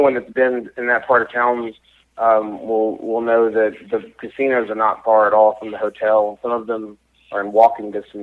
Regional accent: Memphis, Tennessee, United States; moved away as an adult; now in St. Louis, United States; No, not at all. I'm from Memphis, Tennessee. Actually, born and raised. My partner and I moved here a week ago, August.

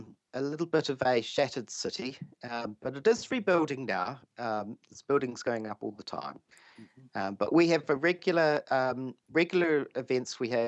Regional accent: Christchurch, Canterbury, New Zealand; also born or lived in overseas; I've lived overseas for a long time, but I grew up in Christchurch, and in fact, I live only about a couple of blocks away from the first house that I lived

